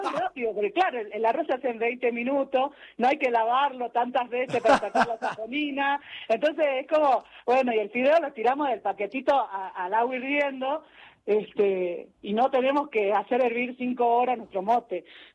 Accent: Jujuy, Argentina; nosotros somos la puerta de Latinoamérica, siempre me ha parecido eso, y lo somos, porque de acá, desde el portal de Jujuy, hacia toda Latinoamérica

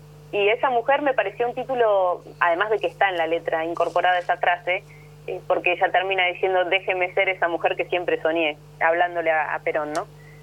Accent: Argentina; como argentinos

